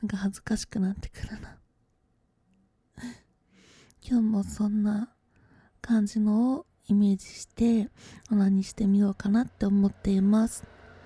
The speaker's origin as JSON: {"language": "Japanese", "region": "Aichi", "country": "Japan", "also_born_or_lived": "Kanto", "said": "出身は愛知なのですが、あまり愛知で暮らしていた時期は長くはなくて、ほぼ関東に住んでいました。"}